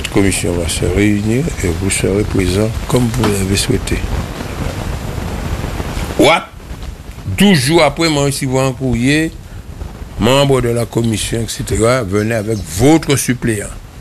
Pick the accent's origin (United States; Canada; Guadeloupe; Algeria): Guadeloupe; Je suis guadeloupéen.